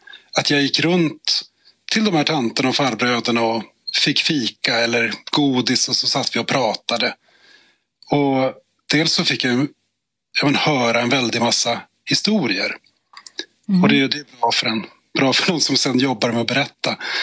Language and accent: Swedish; Stensätter, Västernorrland County, Sweden; Ja, den ligger ju på andra sidan älven från Stensätter där jag växte upp.